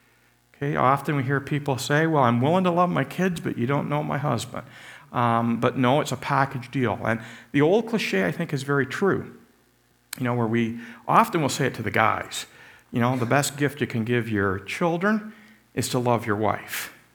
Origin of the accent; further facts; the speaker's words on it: Canada; to me, I'm a Canadian. I'm in Canada. I live in the London area.